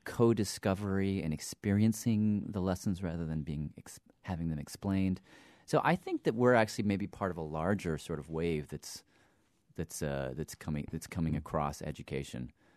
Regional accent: the South, United States; Hey, I grew up in the South, so I know, you know.

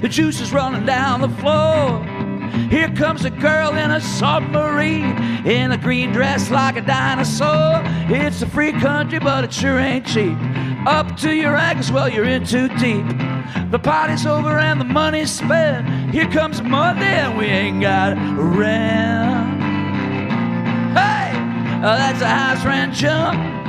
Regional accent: New York, United States; When I was a kid growing up in Western New York State, Friday night you'd play at the Fire Hall.

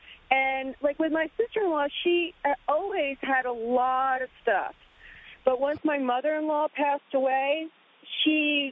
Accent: Middletown, New Jersey, United States; I'm from Middletown, New Jersey.

